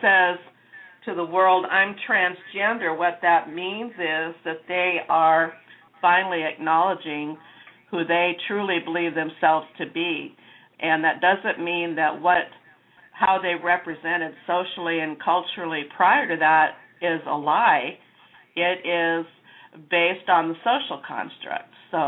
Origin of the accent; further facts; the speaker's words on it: Washington, United States; I hail from Southwest Washington State